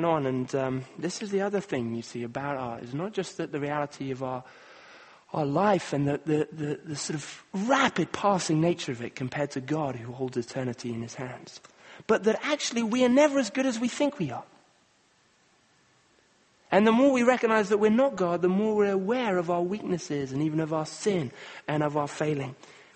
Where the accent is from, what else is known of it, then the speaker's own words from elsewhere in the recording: Kenya; It was a guy called Dennis Tongoy, a Kenyan man. I grew up in Kenya.